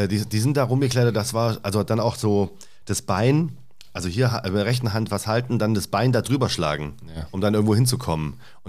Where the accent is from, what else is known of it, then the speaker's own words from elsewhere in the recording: Reutlingen, Baden-Württemberg, Germany; da, wo ich aufgewachsen bin in Reutlingen, da war das ohnehin schwierig